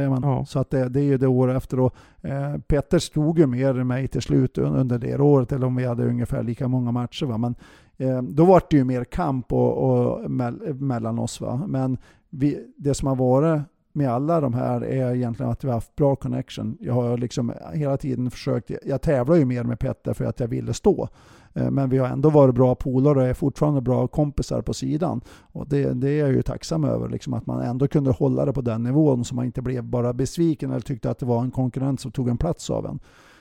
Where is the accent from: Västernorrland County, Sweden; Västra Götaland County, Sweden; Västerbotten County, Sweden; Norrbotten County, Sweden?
Västernorrland County, Sweden; Örnsköldsvik; eftersom jag är från Övik eller från Bjästa